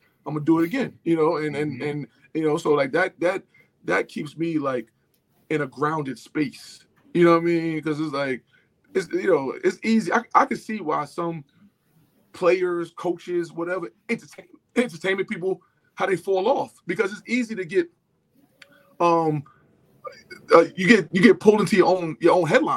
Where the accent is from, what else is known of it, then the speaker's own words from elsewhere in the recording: South Jamaica, New York, United States; And even growing up in South Jamaica, like you said, man